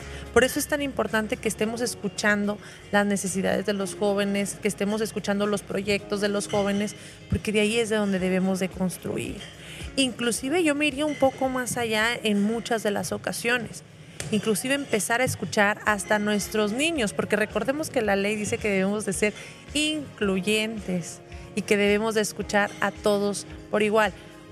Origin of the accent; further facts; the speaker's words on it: Casas Grandes, Chihuahua, Mexico; porque yo soy de allá de Casas Grandes